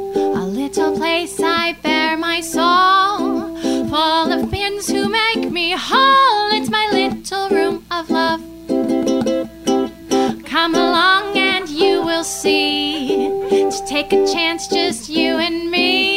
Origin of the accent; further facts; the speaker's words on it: Colorado Springs, Colorado, United States; I'm from Colorado Springs, Colorado, and this is my first time in California.